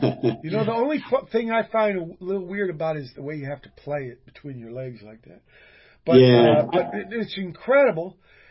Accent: Virginia, United States; Well, you know, I am too. I'm from Virginia, you know.

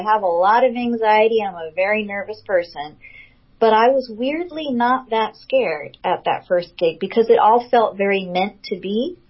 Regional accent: Los Angeles, California, United States; I grew up like in West LA, like near UCLA.

